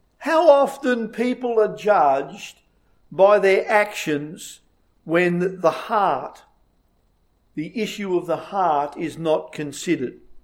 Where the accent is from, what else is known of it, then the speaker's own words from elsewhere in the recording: Traralgon, Victoria, Australia; And so I arose and I went to the local Baptist church in my hometown in Traralgon.